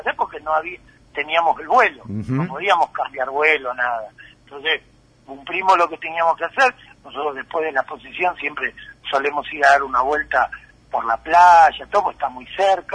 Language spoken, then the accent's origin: Spanish; Argentina; Yo me encontré con amigos que, como somos nosotros los argentinos, me abrazaron.